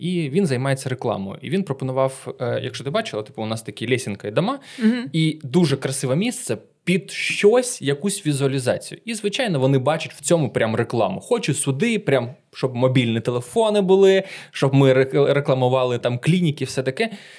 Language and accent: Ukrainian; Dnipro, Dnipropetrovsk Oblast, Ukraine; now in Kyiv, Ukraine; Я з Дніпра, жив на правому березі, в центрі.